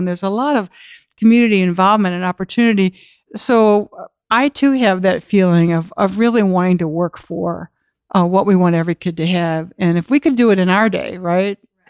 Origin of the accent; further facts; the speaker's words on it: Wisconsin, United States; You know, I share Midwest roots with you, and I came from Wisconsin, and I've said it publicly that I really came from the middle of nowhere, and as a kid in a rural environment